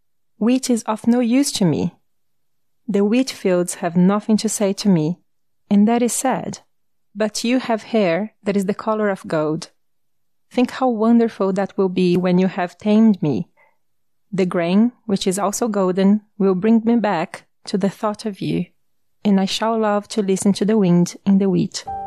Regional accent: Brazil; English is a second language; As you can probably hear in my voice, I am originally from Brazil

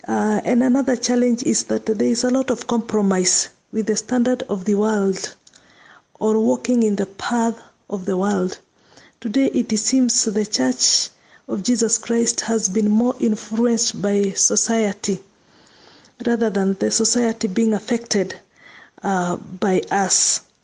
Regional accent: Kenya; now in Zambia; together with my husband Mark, and we are from Kenya, currently serving in Zambia.

